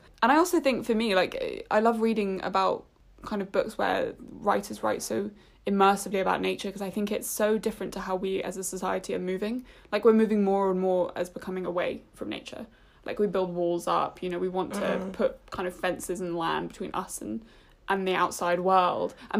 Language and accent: English; Richmond, London, United Kingdom; I mean, I grew up barely in London. I grew up in Richmond, which is essentially Surrey. So again, like, I feel like I didn't grow up in, like, the very centre of London.